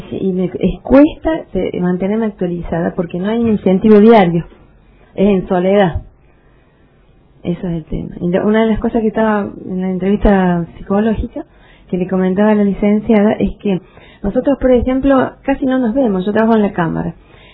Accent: Córdoba, Argentina; now in Caleta Olivia, Argentina; yo soy de ciudad grande, soy nacida y criada en Córdoba, así que tengo los hábitos de las personas que han vivido con los problemas que tienen las ciudades grandes

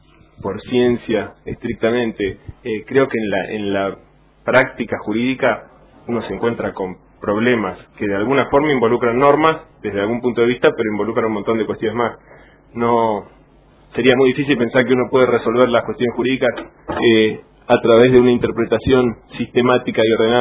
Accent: Olavarría, Buenos Aires Province, Argentina; also born or lived in La Plata; yo soy nacido en La Plata, viví durante mi infancia en Olavarría, en la provincia de Buenos Aires, y después volví a La Plata.

